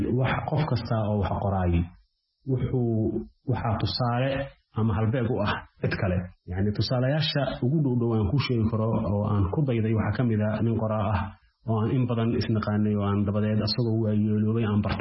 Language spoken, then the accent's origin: Somali; Bosaso, Bari, Somalia; moved away as an adult; also born or lived in Mogadishu / Sudan; anigu waxaan ku dhashay Muqdisho bilowgii 80-meeyadii waxaan dugsi hoose dhexe ee saraba aan ku bartay magaalada Boosaaso dabadeed waxaan aaday dalka Suudaan